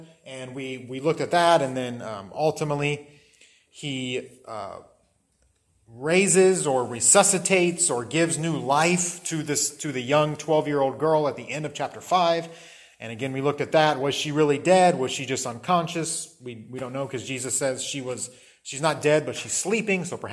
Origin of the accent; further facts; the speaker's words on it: Florida, United States; also born or lived in Indianapolis, Indiana; I was born in Indianapolis, Indiana. I lived there until I was about 11, but ever since then, I've lived in Florida.